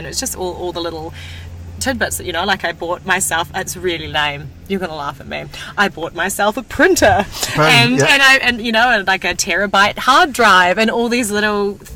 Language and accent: English; New Zealand; being in France at, you know, at the Rugby World Cup final and actually seeing us on the world stage